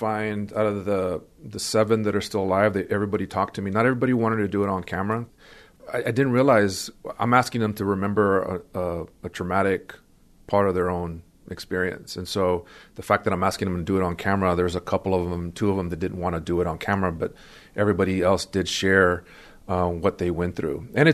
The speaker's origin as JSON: {"language": "English", "town": "Kingsville", "region": "Texas", "country": "United States", "tie": "born or raised there", "said": "I'm born and raised in Kingsville. You know, I think having gone through public schools in Texas and understanding Texas, you have to learn Texas history."}